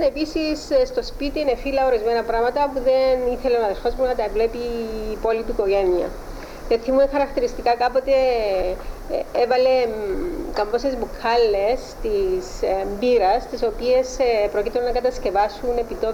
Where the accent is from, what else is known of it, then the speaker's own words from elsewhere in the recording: Larnaca, Larnaca District, Cyprus; born there; Ναι, γεννήθηκα στη Λάρνακα 27 Νοεμβρίου του 1936.